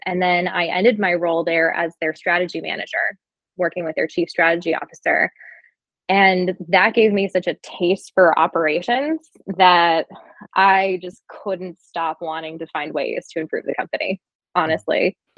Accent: California, United States; So I grew up in Silicon Valley and I was obsessed with technology.

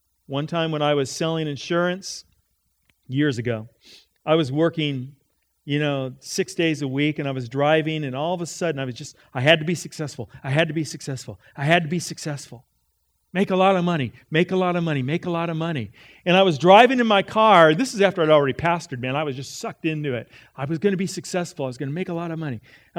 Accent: California, United States; Because we came from Southern California. From Southern California where we live, this is a small town. Very small.

